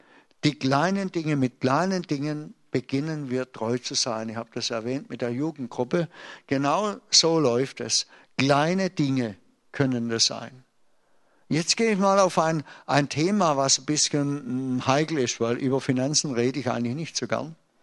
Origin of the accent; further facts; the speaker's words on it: Baden-Württemberg, Germany; dass als Schwabe wir immer wieder Probleme haben mit unserem Geiz und mit dem Geben.